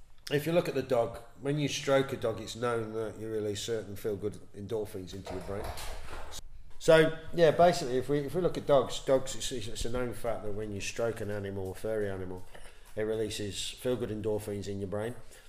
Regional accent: West Midlands, United Kingdom; obviously you can tell I'm from the West Midlands

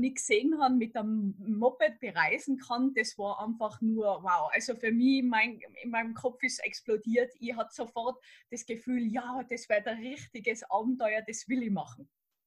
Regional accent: Innsbruck, Tyrol, Austria; von Innsbruck, von meiner Heimat, bis nach Sizilien fahren

